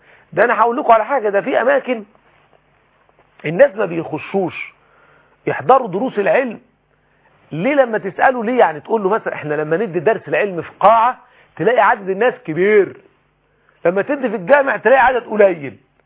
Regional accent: Egypt; ويجيبوهم كل سنة عندنا في مصر يعملوا لهم ليه المسابقة بتاعت ليلة القدر

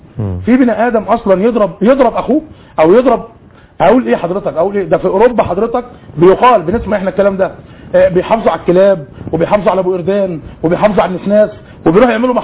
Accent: Egypt; احنا ناس مصريين وبنحب هذا البلد والحمد لله ان احنا مصريين.

